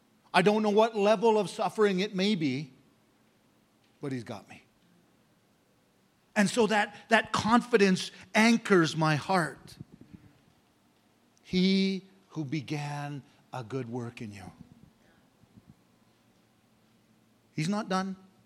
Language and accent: English; Canada; also born or lived in Africa; I grew up in Canada. I'm a Canadian. Spent a long time now in Africa, so I'm kind of confused. I'm a hybrid